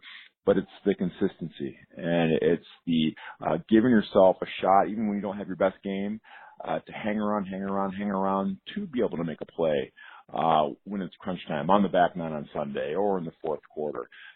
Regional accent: Birmingham, Michigan, United States; And my hometown of Birmingham, Michigan, you get Oakland Hills, Ryder Cup track and U.S. Open track.

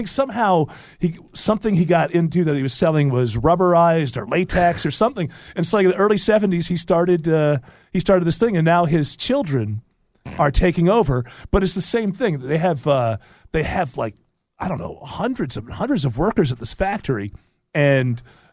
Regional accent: Detroit, Michigan, United States; Oh, you all? Yeah, I'm from Detroit.

